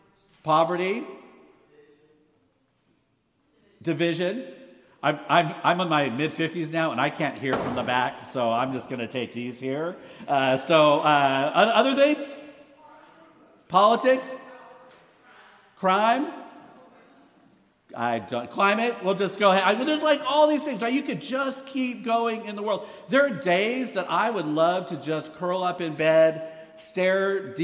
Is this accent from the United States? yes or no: yes; California, United States; I'm from the West Coast, grew up all my life, Northern California, Sacramento, Stockton area. I come out of a Filipino-American congregation